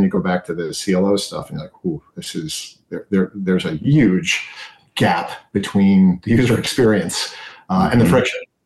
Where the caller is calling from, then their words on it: New Jersey, United States; Joining you from northern New Jersey, about 10 miles outside of Manhattan.